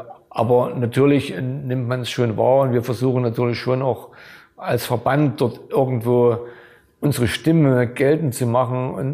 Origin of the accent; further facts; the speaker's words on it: Augustusburg, Saxony, Germany; Augustusburg, meine Heimat hier, ne, diese Silhouette.